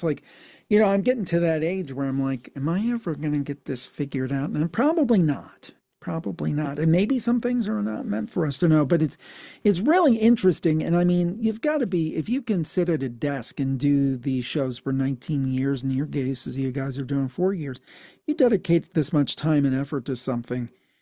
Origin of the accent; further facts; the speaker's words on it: Cleveland, Ohio, United States; I'm from the Cleveland, Ohio area.